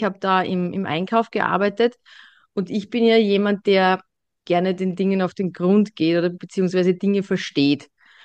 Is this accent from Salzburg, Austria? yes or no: no; Burgenland, Austria; Ich komme da so aus dem Dreiländereck Wien, also Niederösterreich, Burgenland, Steiermark, genau.